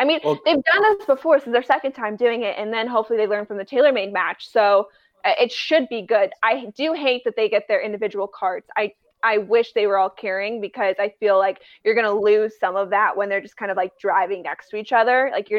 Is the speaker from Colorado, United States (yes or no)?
yes; Colorado, United States; born there; A little bit more when he played for the Broncos, since I was born in Colorado.